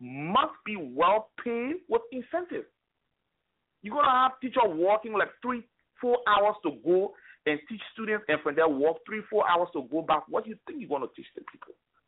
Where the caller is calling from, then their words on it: Savannah, Georgia, United States; also born or lived in Liberia; I'm calling from Savannah, Georgia. And I'm a former student leader of the University of Liberia. I spent all my life going to school in Liberia